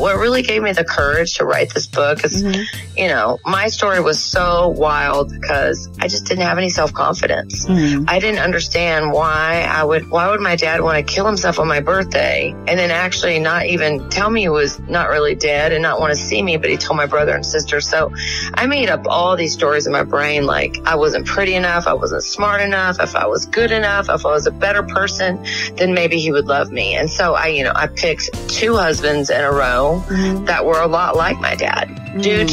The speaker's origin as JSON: {"language": "English", "town": "Atlanta", "region": "Georgia", "country": "United States", "tie": "born or raised there", "moved": "as an adult", "lives_now": "San Diego, United States", "said": "Well, I grew up in Atlanta, went to Georgia, and then I moved to California like 25 years ago. So I live in San Diego now."}